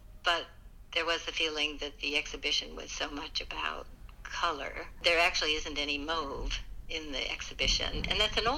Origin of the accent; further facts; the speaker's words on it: California, United States; And also, I grew up in California, and I used to, as a kid, catch these blue-bellied lizards.